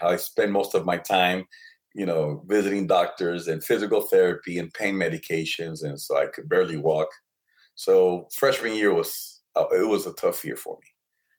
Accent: New York City, New York, United States; also born or lived in Colombia; But I was born in Colombia. When I was a few months old, my parents moved to New York City, you know, searching for that American dream like everybody else. And it was hard. I mean, it was great memories growing up in New York City for the formational years.

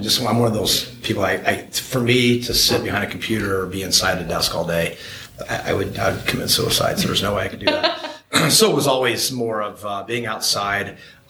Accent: Moline, Illinois, United States; I went to born and raised in Moline, Des Moines High School, and then went to Western Illinois University.

